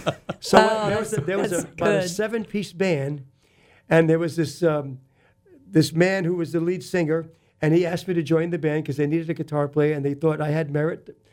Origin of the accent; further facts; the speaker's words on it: Massachusetts, United States; also born or lived in Brooklyn, New York; I was born in Brooklyn, raised in partly in Massachusetts.